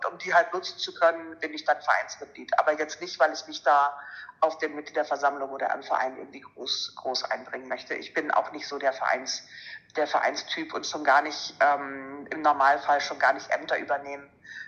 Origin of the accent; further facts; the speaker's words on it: Lübeck, Schleswig-Holstein, Germany; bei den Lübeckern bin ich Mitglied, weil das ist ja meine Heimatstadt, das ist ja da, wo ich herkomme.